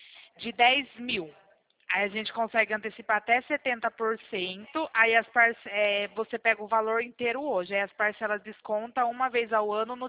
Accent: Rio Claro, São Paulo, Brazil; eu sou de Rio Claro, São Paulo.

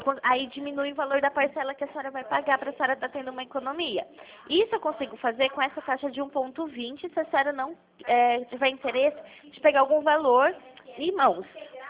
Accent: Pirassununga, São Paulo, Brazil; Não, eu sou de Pirassununga, porém eu faço região.

